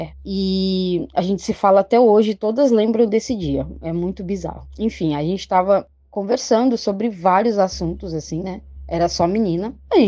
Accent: Santos, São Paulo, Brazil; eu tenho 32 anos, sou aqui de Santos, São Paulo.

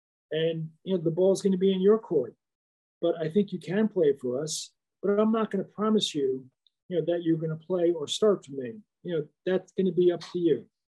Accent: New York, United States; moved away; But I'd be lying if I didn't say, you know, growing up in New York and moving to the South in 1972, you know, wasn't a huge adjustment.

